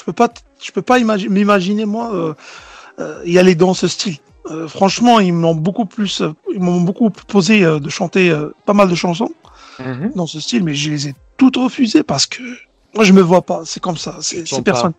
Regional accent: Béjaïa, Béjaïa Province, Algeria; je suis natif de Béjaïa et j'ai grandi là-bas.

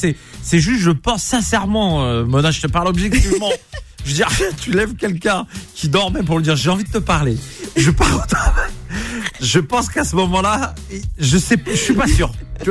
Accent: France; Moi, je suis un vrai français

